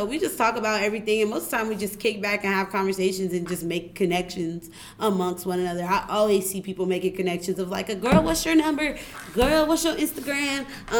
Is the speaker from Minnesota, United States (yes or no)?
no; Richmond, California, United States; I'm a junior here studying political science, and I'm from Richmond, California.